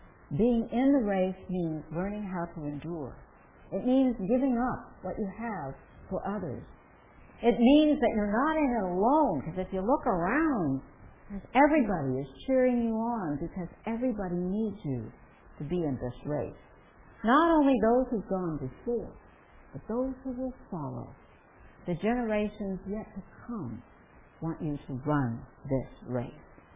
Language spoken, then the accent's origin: English; Colorado, United States; I can remember, in high altitude growing up in Colorado where I lived at above a mile